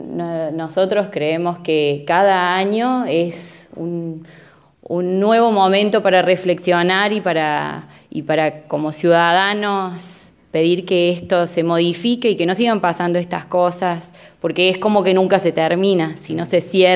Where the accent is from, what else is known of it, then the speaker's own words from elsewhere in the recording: Argentina; Nosotros somos argentinos, igual que el resto que profesamos la religión judía, simplemente eso.